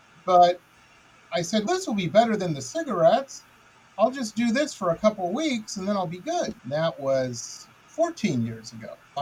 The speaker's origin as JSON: {"language": "English", "town": "Detroit", "region": "Michigan", "country": "United States", "tie": "born or raised there", "said": "I grew up in Detroit, and so, of course, Motown and all of that was just constantly on."}